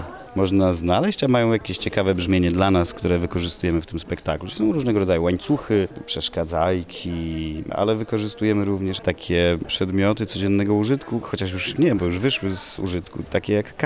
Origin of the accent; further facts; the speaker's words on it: Olsztyn, Warmian-Masurian Voivodeship, Poland; Ja jestem z Olsztyna, tu się urodziłem, stąd jest cała moja rodzina